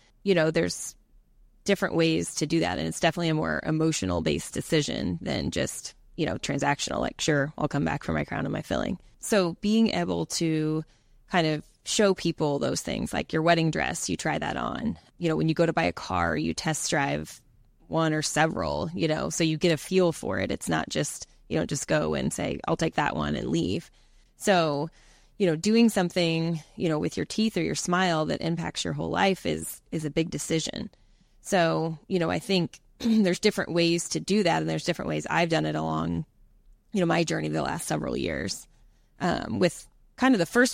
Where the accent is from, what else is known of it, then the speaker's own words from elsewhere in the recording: Evansville, Indiana, United States; Well, like you said … I'm from Evansville, Indiana.